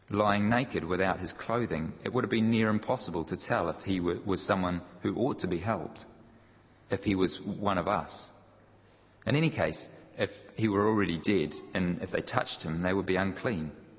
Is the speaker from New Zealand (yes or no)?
yes; New Zealand; now in United Kingdom; Sorry, I come from New Zealand. The hills over here are...